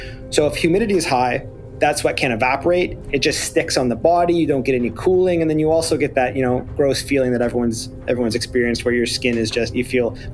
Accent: Canada; I'm Canadian

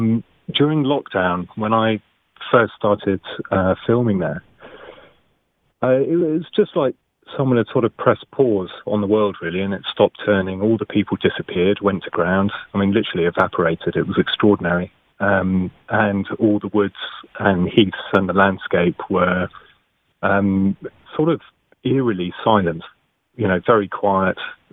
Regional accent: South East England, United Kingdom; I grew up in the New Forest, and but I haven't lived there for many years.

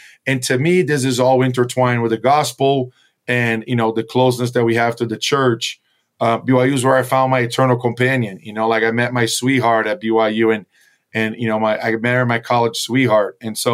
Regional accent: Brazil; Yeah, I grew up in Brazil.

